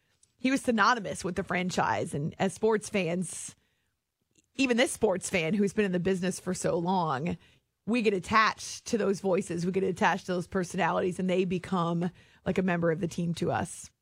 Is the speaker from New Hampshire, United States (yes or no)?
yes; New Hampshire, United States; those were the teams that I listened to when I was growing up in the Granite State.